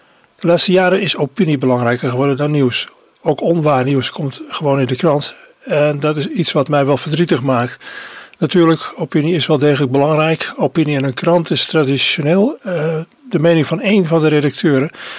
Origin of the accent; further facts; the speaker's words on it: Assen, Drenthe, Netherlands; first language Drents; moved away; Ik kom oorspronkelijk uit Assen en ik heb mijn eerste woorden in Drents gesproken. Maar ik ben lang uit de omgeving weg. En ik ben een beetje verleerd.